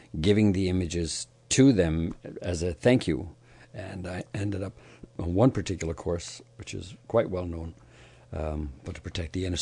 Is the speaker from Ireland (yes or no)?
yes; Ireland; But growing up in Ireland, I played a lot of sports, soccer, rugby, tennis, golf.